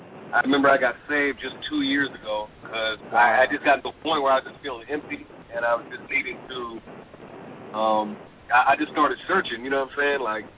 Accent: Oregon, United States; I'm from Oregon, so unfortunately I'm a Blazer fan.

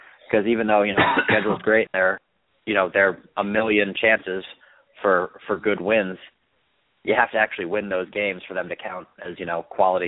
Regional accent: Philadelphia, Pennsylvania, United States; Playing my hometown Temple Owls at home is going to be tough as well.

